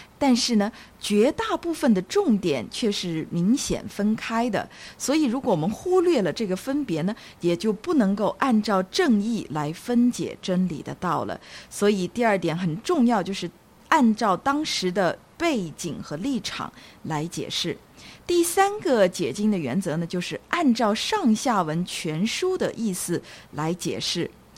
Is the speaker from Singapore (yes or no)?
no; China; 其实如果这样，那我们中国人岂能信主得救呢？